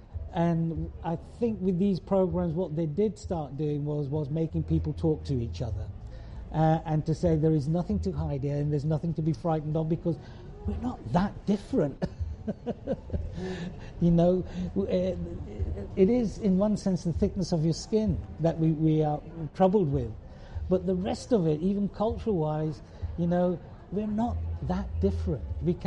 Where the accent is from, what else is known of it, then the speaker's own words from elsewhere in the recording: Leeds, Yorkshire and the Humber, United Kingdom; the North, I could relate very easy to it because I grew up in Leeds.